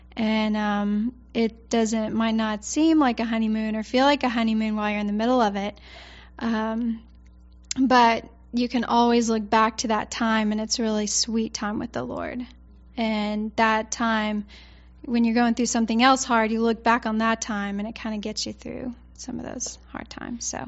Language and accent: English; the South, United States; I'm also from the South. I have a family that's deeply rooted in traditions, and family is super important.